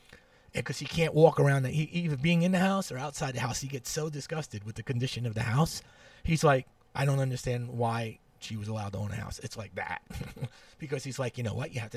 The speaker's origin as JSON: {"language": "English", "town": "Brooklyn", "region": "New York", "country": "United States", "said": "I'm from Brooklyn."}